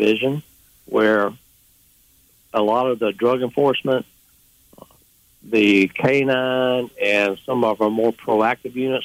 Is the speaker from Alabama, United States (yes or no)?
yes; Mobile, Alabama, United States; Well, I'm a proud to be born and raised in Mobile, Alabama. Graduated from BC Rain in 1983.